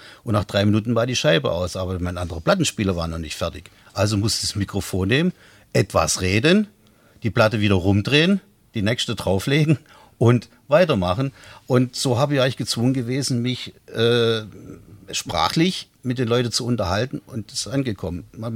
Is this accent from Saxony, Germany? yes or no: no; Berlin, Germany; born there; Ich bin garantierter gebürtiger Berliner. Und zwar Westberliner. Ich betone das nochmal. Und ich habe halt, die Berliner haben extra eine Schnauze. Eine ganz freche Schnauze, man muss sich durchsetzen können.